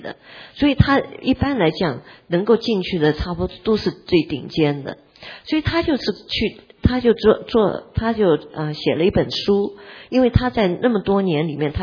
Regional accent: China; 其实我们中国人也体会到这件事情。

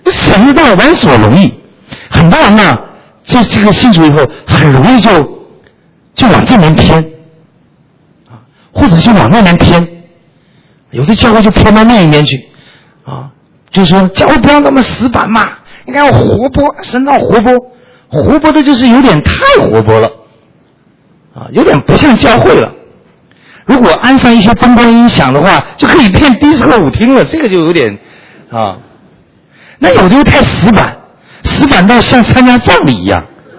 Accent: China; 中国人哈、啊，因为我是从这个从小在这个共产党的这个教育下长大的

